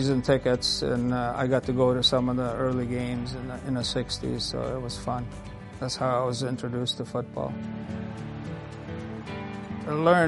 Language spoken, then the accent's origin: English; Poland; now in United States; I came from Poland. We immigrated in 1963, 2 days after JFK assassination, actually.